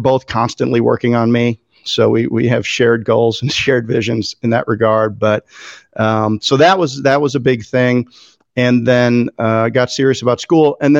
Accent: Chicago, Illinois, United States; And I had trades experience growing up in Chicago.

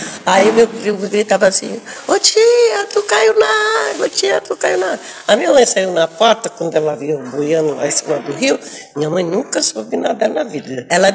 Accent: Agudos, São Paulo, Brazil; born there; eu tenho 74 anos e nasci em Agudos, estado de São Paulo.

